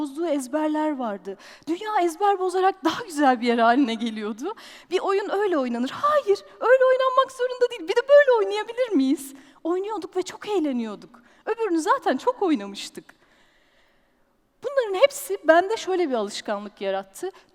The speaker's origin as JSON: {"language": "Turkish", "region": "Istanbul", "country": "Turkey", "tie": "born or raised there", "also_born_or_lived": "Besni, Adıyaman, Turkey", "said": "ailesi İstanbul'a göç eden bir ailenin 3 çocuğundan bir tanesiyim, en küçüğüyüm. Adıyaman'ın Besni ilçesinde doğmuşum. Annem babam da oralı ve işi dolayısıyla babamın İstanbul'a gelmişiz."}